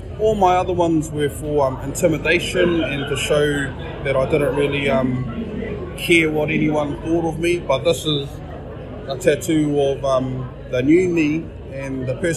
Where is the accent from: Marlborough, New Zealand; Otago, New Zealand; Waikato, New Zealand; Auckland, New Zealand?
Waikato, New Zealand; Tokoroa; I was raised in Tokoroa. It's just all we know there is being a bushman and a gang member.